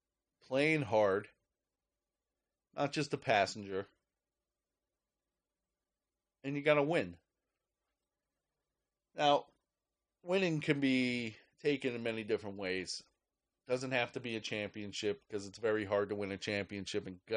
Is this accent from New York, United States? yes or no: yes; New York, United States; I was born in New York, spent the first few years of my life there, grew up in the streets. Most of you people are still there. New York is tough.